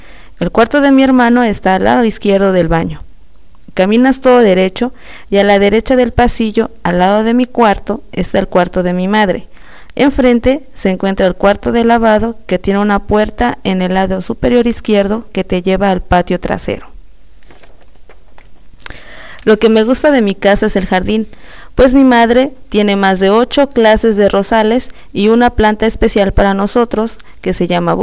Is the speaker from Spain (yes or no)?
no; Mexico; Hola, soy mexicana.